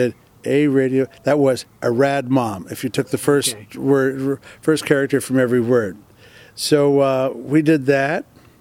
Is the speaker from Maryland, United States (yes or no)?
yes; Maryland, United States; but I also hung around radio stations in Maryland, which is my home state.